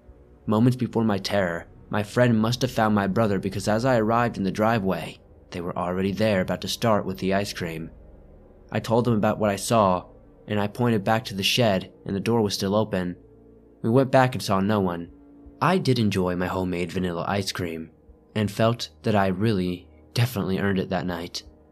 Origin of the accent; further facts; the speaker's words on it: Alabama, United States; there were several reports of satanic activity in the area of Alabama, about 30 miles or so from my hometown, of just 35,000 people.